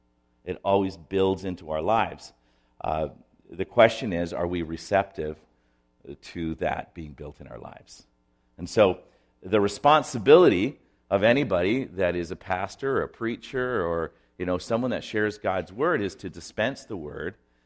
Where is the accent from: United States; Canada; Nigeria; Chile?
Chile; moved away; I was born and raised in South America. My parents were missionaries there in the country of Chile, not Argentina, unfortunately.